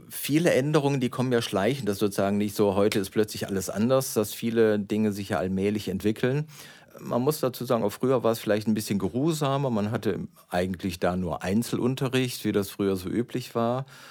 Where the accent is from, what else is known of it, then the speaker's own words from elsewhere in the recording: North Rhine-Westphalia, Germany; ich stamme nicht aus dem Ruhrgebiet. Ich bin zwar da groß geworden, aber ich bin ja gebürtig vom Niederrhein, das noch ein Stückchen weiter ist. Und Niederrhein klingt jetzt erstmal sehr exotisch, das ist quasi kurz vor der holländischen Grenze.